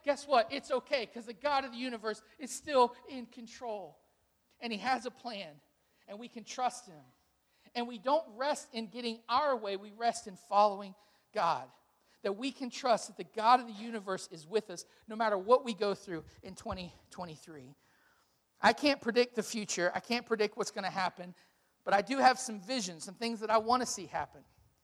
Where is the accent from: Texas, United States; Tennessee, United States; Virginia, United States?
Virginia, United States; Yorktown; When I travel and people say, where are you from? I'm like, Yorktown. They're like, never heard of it. I'm like, did you not sit in history? It's like the birthplace of America.